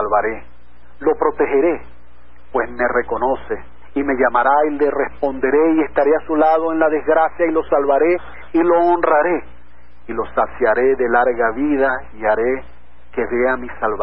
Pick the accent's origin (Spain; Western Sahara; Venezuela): Venezuela; Las quiero mucho, mis queridas Gómez, mi pueblo venezolano, resiliencia